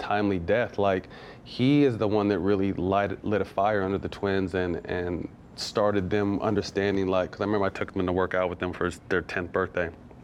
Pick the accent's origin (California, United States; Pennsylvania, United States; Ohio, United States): California, United States; And I mean, I grew up in Cali.